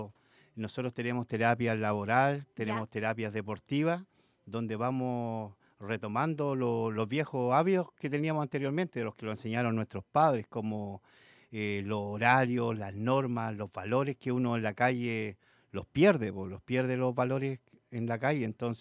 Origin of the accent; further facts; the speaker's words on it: Talca, Maule, Chile; Yo vengo de la ciudad de Talca, tengo 51 años